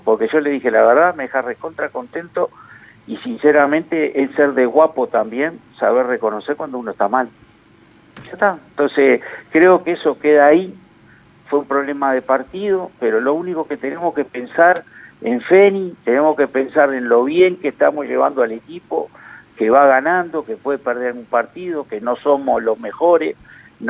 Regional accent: Uruguay; Eso somos los uruguayos, somos así.

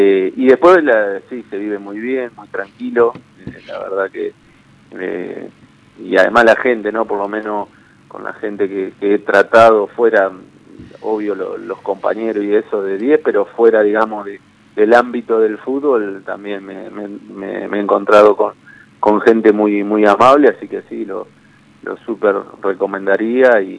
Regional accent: Buenos Aires, Argentina; Yo que vengo de Buenos Aires...

